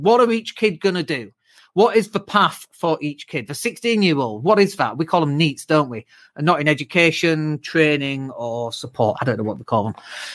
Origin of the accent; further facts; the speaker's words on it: Leeds, Yorkshire and the Humber, United Kingdom; especially because I come from Leeds